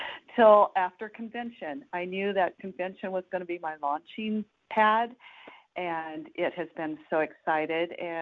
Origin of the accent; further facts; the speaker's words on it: Fairview, Oregon, United States; I am from Fairview, Oregon.